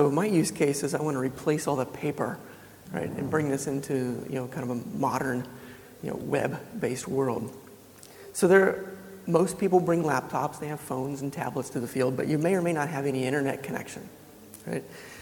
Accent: Denver, Colorado, United States; So when I'm from Denver, Colorado in the United States.

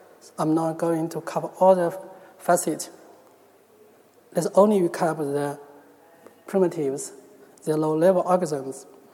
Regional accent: China; accent: Chinese; English is a second language; I'm coming from China. I'm sorry that you guys have to bear my Chinese accent.

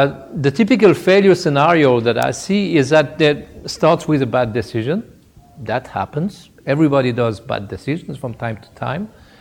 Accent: Switzerland; I come from Switzerland, which is a country which has four official languages, and I would say four cultures.

